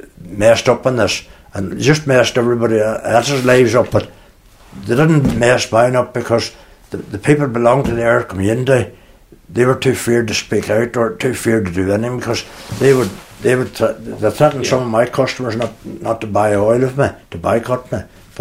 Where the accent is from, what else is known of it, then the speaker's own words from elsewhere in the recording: Tralee, Munster, Ireland; born there; I was born in Tralee.